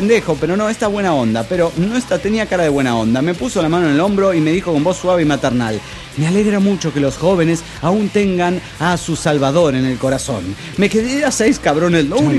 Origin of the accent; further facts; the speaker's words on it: Xalapa, Veracruz, Mexico; Estaba yo con un camarada caminando por el centro de la ciudad de Jalapa, capital del estado de Veracruz, México